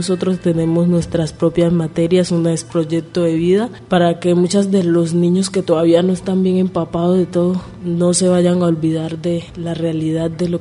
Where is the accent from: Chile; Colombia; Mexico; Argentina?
Colombia; Chocó; vengo de las comunidades del Cacarica, de una parte de Colombia que es el departamento del Chocó, queda ubicado al noroeste.